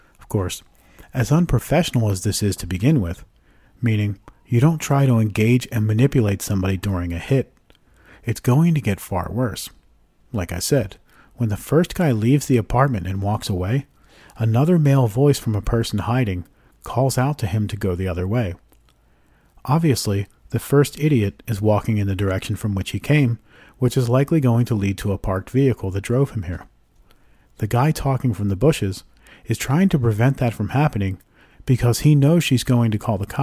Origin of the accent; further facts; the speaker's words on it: Philadelphia, Pennsylvania, United States; I grew up in Philly, which is incredibly diverse, specifically in terms of its white and black populations.